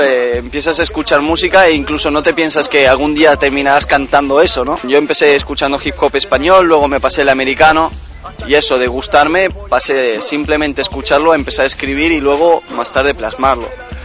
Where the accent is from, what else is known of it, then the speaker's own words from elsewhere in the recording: Argentina; Yo mi nacionalidad la tengo siempre presente, yo soy argentino y nunca cambiaré eso.